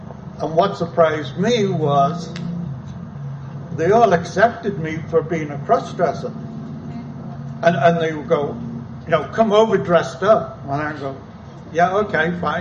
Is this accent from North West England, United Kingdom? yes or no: yes; Liverpool, North West England, United Kingdom; growing up in Liverpool, they were very accepting back in the 70s and the 60s. Because in Liverpool, we saw everybody as a human being